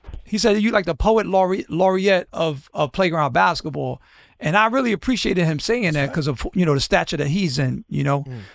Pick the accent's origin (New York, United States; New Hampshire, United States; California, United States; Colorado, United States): New York, United States; That's the conditioning that I had as a kid growing up in New York playing balls.